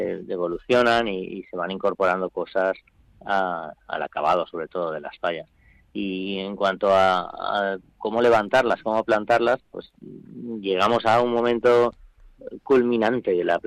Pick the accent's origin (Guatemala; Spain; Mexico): Spain; Valencian Community; a ti te pilla como valenciano, como fallero